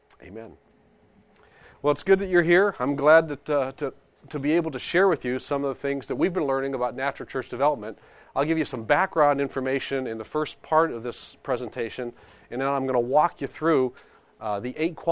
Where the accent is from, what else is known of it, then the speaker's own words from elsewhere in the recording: McKeesport, Pennsylvania, United States; Now, the church that I grew up in was in McKeesport, Pennsylvania, and it was a Christian Missionary Alliance church.